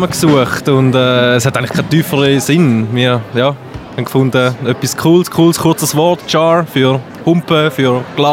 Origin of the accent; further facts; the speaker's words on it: Thurgau, Switzerland; wir kommen aus dem Thurgau, ursprünglich so. Natürlich auch ein bisschen verteilt unterzwischen, aber so eigentlich immer noch dort lokalisiert mit Bandraum